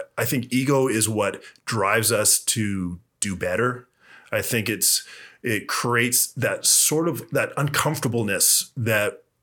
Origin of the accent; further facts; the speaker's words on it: Kelowna, British Columbia, Canada; But growing up in Kelowna, there's no wrestling program.